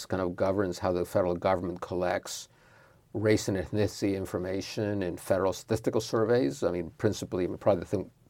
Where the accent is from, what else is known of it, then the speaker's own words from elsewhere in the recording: Argentina; first language Spanish; English is a second language; I grew up in Argentina. Spanish mm-hmm. is my native language.